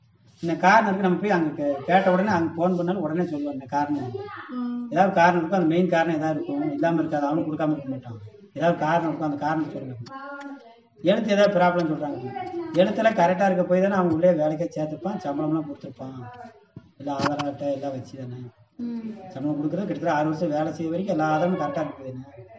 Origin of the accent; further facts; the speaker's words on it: Munnar, Kerala, India; born or raised there